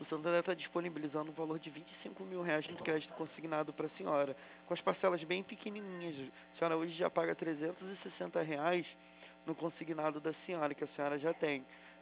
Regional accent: Magé, Rio de Janeiro, Brazil; Magé? Eu também sou de Magé.

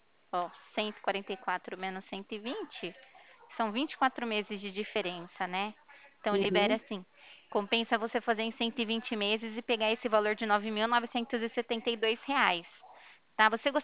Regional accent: Ribeirão Preto, São Paulo, Brazil; Eu sou aqui de Ribeirão Preto, São Paulo.

